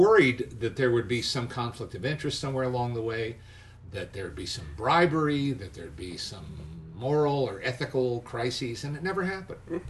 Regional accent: New Jersey, United States; also born or lived in Manhattan, New York; and I grew up in the suburbs in New Jersey, born in Manhattan, so that gives me the right to call myself a native New Yorker

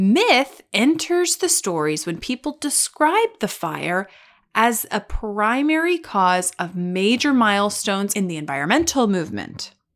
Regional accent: Texas, United States; And I'm from Texas. We were a country once.

